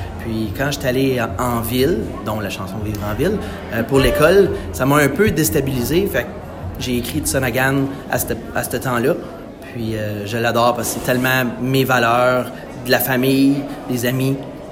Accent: Plantagenet, Ontario, Canada; puis moi, je viens de Plantagenet, juste ici.

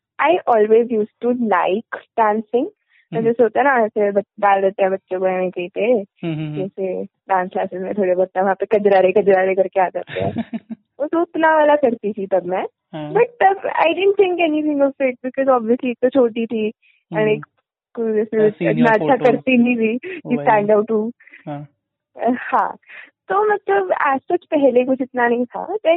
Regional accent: Amritsar, Punjab, India; लोगों को पता है कि नहीं कि मैं अमृतसर से हूँ

